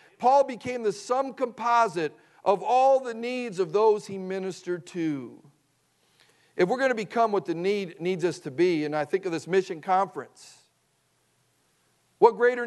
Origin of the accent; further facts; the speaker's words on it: Wisconsin, United States; I grew up in Wisconsin, I went to a public school all my life. I remember it was a small school, a small town, small country town, a farming community.